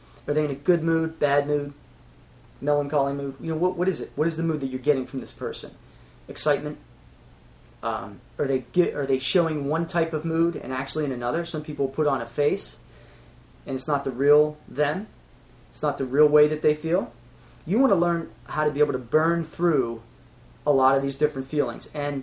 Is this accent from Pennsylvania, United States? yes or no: yes; Pittsburgh, Pennsylvania, United States; I grew up in Pittsburgh, so I know the Pittsburgh accent.